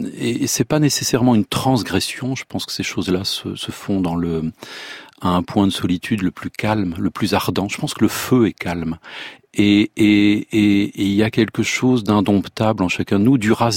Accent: France; Et moi, je m'identifie pas du tout à un pays. Je suis français, mais j'écris en français.

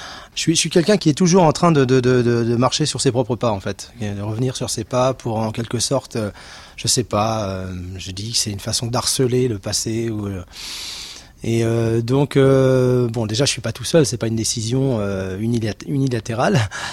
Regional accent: Île-de-France, France; à la base, j'étais plutôt un gars des champs, de la terre, puisque je viens de Seine-et-Marne

